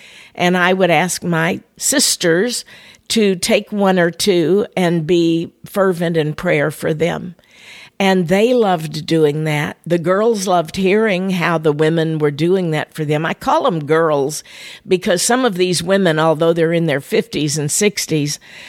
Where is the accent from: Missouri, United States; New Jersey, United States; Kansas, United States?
Missouri, United States; Clarksville; my hometown of Clarksville, Missouri, was known for being such a leave it to beaver town.